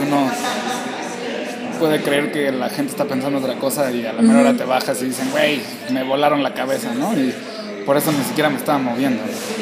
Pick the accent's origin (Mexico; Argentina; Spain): Mexico; muchas veces como mexicano te tratan... como extranjero te tratan bien, ¿no? Por venir claro. De otro lado, por venir de un país que tiene tanta cultura, tanto conflicto